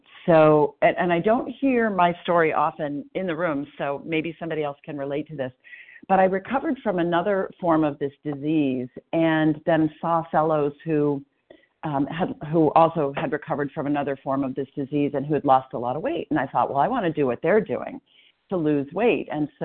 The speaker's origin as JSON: {"language": "English", "town": "Portland", "region": "Maine", "country": "United States", "said": "I'm from Portland, Maine, and I'm a recovered compulsive overeater for today"}